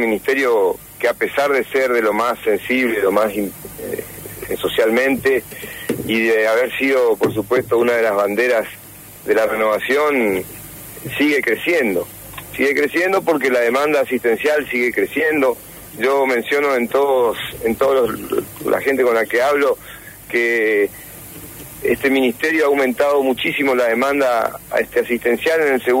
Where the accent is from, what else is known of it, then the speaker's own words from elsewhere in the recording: Formosa, Argentina; moved away as an adult; also born or lived in Corrientes; now in Misiones, Argentina; nací en Formosa, hice toda mi primaria y mi secundaria allí, y después fui a estudiar a la UNE, a Corrientes, Medicina, y después de eso vine a hacer mi residencia acá, y ya me quedé arraigado